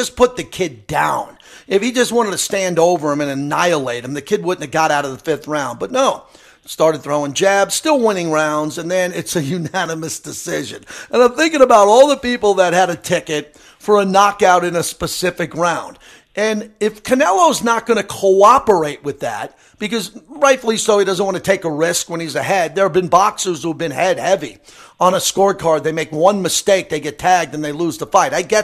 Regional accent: Massapequa, New York, United States; I grew up in Massapequa, Long Island, right there on the island.

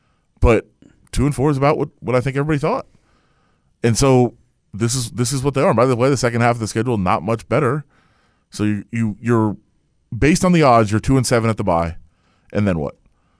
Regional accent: Detroit, Michigan, United States; Look, I'm from Detroit. My family is Lions fans.

